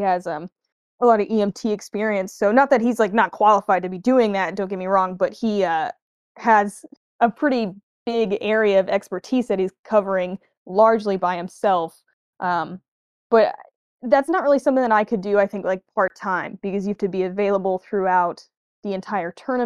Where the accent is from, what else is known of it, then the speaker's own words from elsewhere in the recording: Missoula, Montana, United States; The first tournament I played was Zootown Open, which is in my hometown, Missoula.